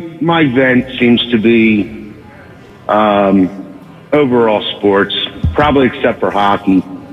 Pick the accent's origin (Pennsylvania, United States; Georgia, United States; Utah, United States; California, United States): Pennsylvania, United States; Philadelphia; Well, I'm telling you right now, I grew up in Northeast Philly. I was born in 1961.